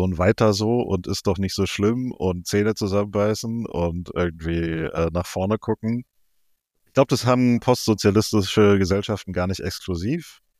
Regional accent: East Germany, Germany; ich bin teilweise in der DDR noch groß geworden.

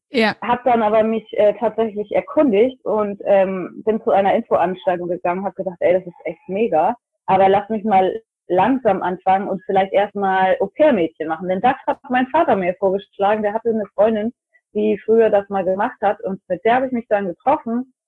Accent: Northern Germany, Germany; accent: northern German; moved away as an adult; now in United States; ich bin 38. Ich komme ursprünglich ganz aus dem Norden Deutschlands. Das kann man sicherlich auch an meinem schönen nordischen Akzent hören. Und ich lebe jetzt seit etwas über 6 Jahren in Florida.

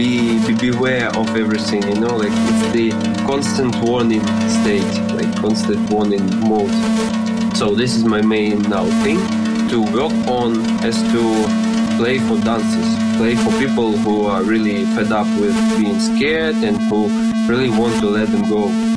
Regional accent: Luhansk, Luhansk Oblast, Ukraine; now in Kyiv, Ukraine; a musician from Kyiv, originally born and raised in Luhansk, which is now occupied by Russians.

